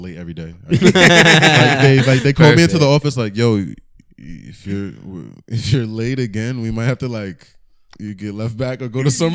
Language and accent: English; New York, United States; Growing up on Long Island as a kid is dope.